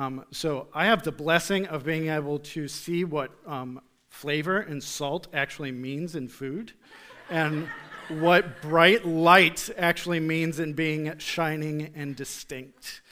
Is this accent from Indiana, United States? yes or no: no; East Galesburg, Illinois, United States; I come from the Midwest. I come from a little town called East Galesburg, not even a town, it was a village, that had a population of about 270 people, technically.